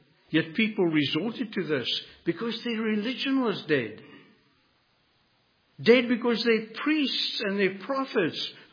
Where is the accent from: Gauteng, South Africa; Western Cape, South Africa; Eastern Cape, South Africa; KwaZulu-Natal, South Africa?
Western Cape, South Africa; Cape Town; I grew up in Cape Town, South Africa, and we had these corner shops